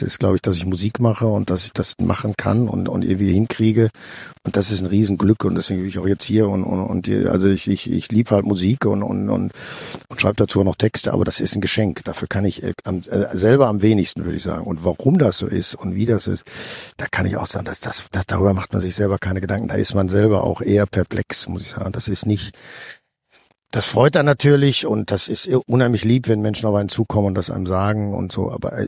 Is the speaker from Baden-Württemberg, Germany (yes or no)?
no; Bochum, North Rhine-Westphalia, Germany; Und dann bin ich mit 2 Jahren nach Bochum gekommen. Also ich kenn nur Bochum. Also ich bin in der Friederikastraße groß geworden. Erst in Wiemelhausen groß geworden. Dann in der Friederikastraße